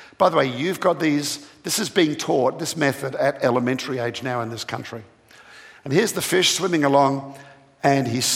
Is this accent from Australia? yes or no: yes; Australia; now in Atlanta, United States; I come from Australia where we don't have a lot of churches. In fact, I often point out we think there are more churches in Atlanta where I live now than in the whole of Australia.